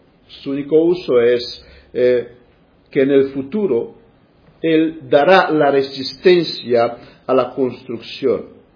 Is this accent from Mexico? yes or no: no; Romania; Spanish is a second language; esto he visto este verano, en las vacaciones que tuve en mi país. Estuve en una noche de evangelismo en una ciudad grande. Se reunieron muchísimos cristianos, mucha gente. Han habido un evangelismo al aire libre. Vino un predicador famoso también en Rumanía.